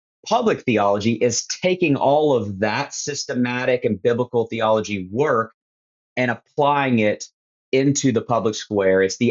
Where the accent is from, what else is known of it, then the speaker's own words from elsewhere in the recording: Kentucky, United States; I'm born and raised in Kentucky, love Kentucky, and Kentucky's my passion.